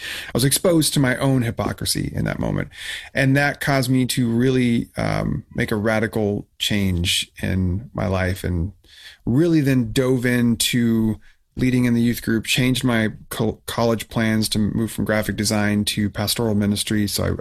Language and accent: English; Oregon, United States; now in San Diego, United States; But anyway, yes, Oregon, born and raised in Oregon. And now I live in San Diego.